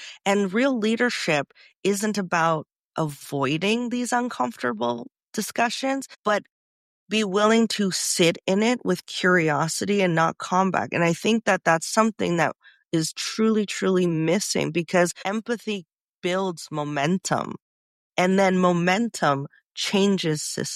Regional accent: Canada; And I grew up in Canada.

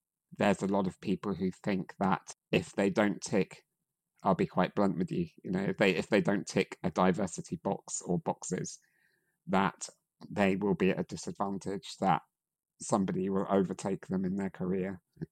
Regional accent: United Kingdom; first language English; And my privileges are that I grew up in the UK, where English is my first language, where I had access to free healthcare, access to free education.

